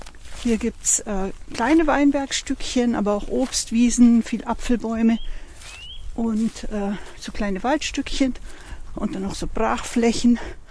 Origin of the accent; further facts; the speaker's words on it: Bavaria, Germany; Ich bin ja im Allgäu aufgewachsen, im Ostallgäu, zwischen diesen grünen Kuhwiesen. Ich lebe jetzt seit 20 Jahren hier in Unterfranken in der Weinbaugegend